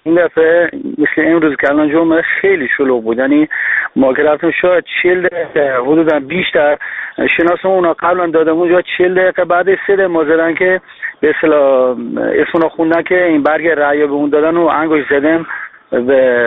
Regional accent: Gorgan, Golestan, Iran; born there; بنده متولد گرگان هستم ولی محل کارم یزده.

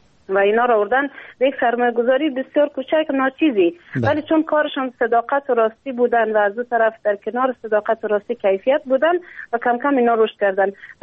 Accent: Afghanistan; من این واقعا افتخار دارم که من افغان هستم

